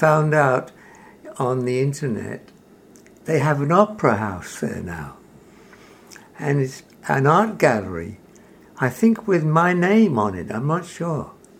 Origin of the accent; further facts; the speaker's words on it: United Kingdom; born there; No, I was born in England.